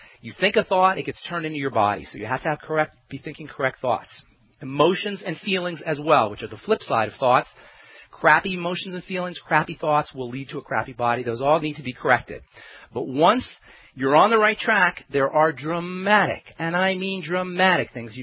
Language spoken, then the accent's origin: English; New Jersey, United States